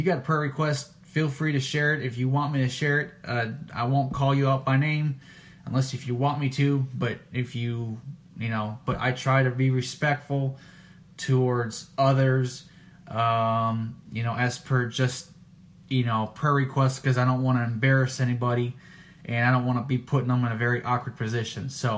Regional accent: Minnesota, United States; I came from Minnesota. I grew up mostly in Minnesota.

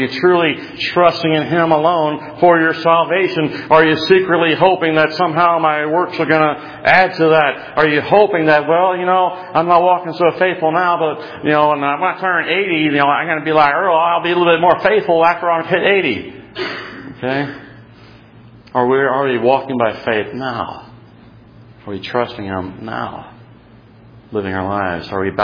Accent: Texas, United States; I'm from Texas, I don't even have an accent. Y'all have an accent.

